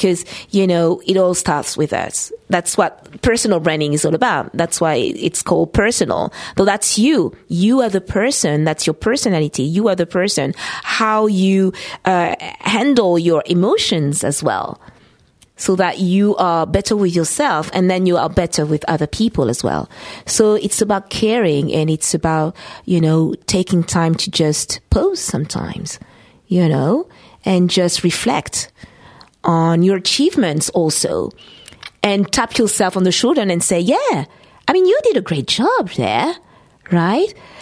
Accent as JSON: {"language": "English", "town": "Paris", "region": "Île-de-France", "country": "France", "tie": "born or raised there", "second_language": "English", "said": "And, you know, it's my hometown. And, you know, I was born here, and it's such also an international place."}